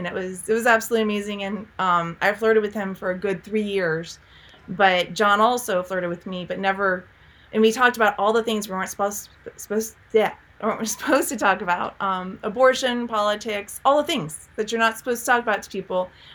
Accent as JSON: {"language": "English", "town": "Port St. Lucie", "region": "Florida", "country": "United States", "tie": "born or raised there", "said": "I grew up in Port St. Lucie, Florida, and, I was just a normal kid."}